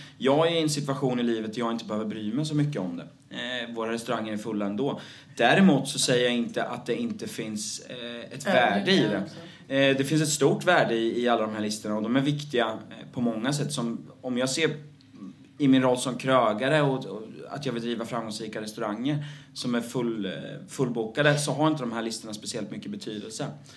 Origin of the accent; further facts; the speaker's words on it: Motala, Östergötland, Sweden; För det var enda chansen ute i landet där vi kommer ifrån att få en recension.